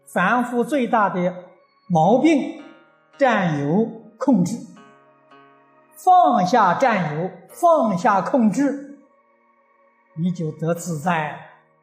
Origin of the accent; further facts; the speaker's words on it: China; 我们中国人常讲啊，举头三尺有神明啊